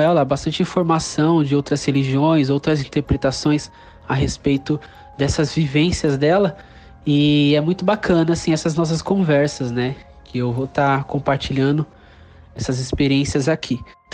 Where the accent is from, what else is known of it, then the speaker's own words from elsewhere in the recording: São Paulo, Brazil; eu tenho 26 anos de idade, sou da cidade de São Paulo